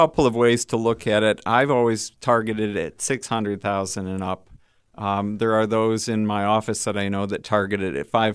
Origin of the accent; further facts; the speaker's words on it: Ann Arbor, Michigan, United States; Well, I grew up in Ann Arbor and went through the Ann Arbor Public Schools, the University of Michigan.